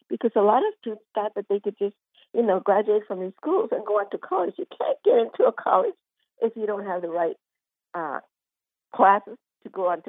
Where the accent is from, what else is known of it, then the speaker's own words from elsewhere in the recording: California, United States; born there; because I was born there in Orange County. I was born here in California 81 years ago